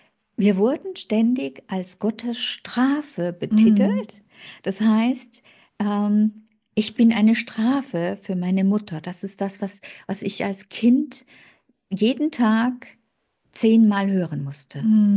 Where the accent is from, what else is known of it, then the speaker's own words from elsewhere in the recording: Swabia, Germany; Also ich bin aus dem Schwäbischen.